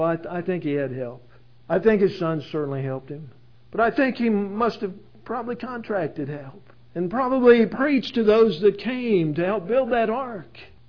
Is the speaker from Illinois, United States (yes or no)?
yes; Illinois, United States; when I grew up in Illinois, we used to live in a river valley, and in that river valley there were bluffs.